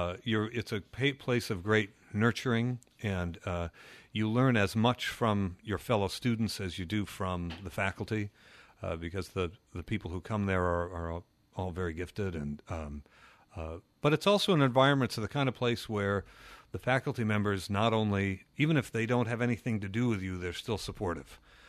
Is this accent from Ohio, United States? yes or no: no; Connecticut, United States; also born or lived in Michigan; Well, yes, and after Connecticut, we moved to Michigan.